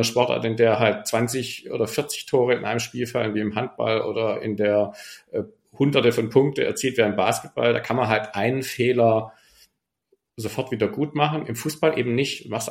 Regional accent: Stuttgart, Baden-Württemberg, Germany; now in Hamburg, Germany; ich bin ja aufgewachsen quasi in Rufweite zum damaligen Neckarstadion.

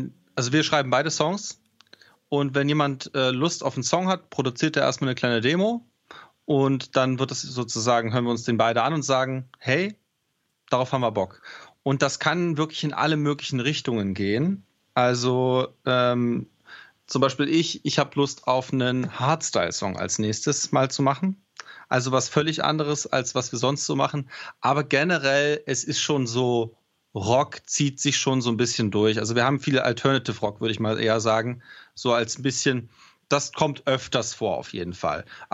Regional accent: Cologne, North Rhine-Westphalia, Germany; genauso alt, auch Köln, wer hätte das gedacht.

